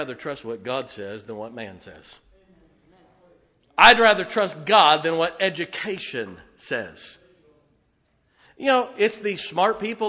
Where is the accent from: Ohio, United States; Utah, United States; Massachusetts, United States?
Ohio, United States; Canton; I grew up in Canton, Ohio.